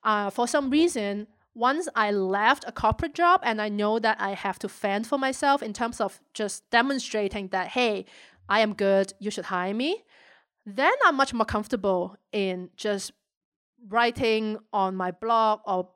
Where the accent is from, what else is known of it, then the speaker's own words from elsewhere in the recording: Hong Kong; I grew up in Hong Kong, and our culture is a lot about don't stand out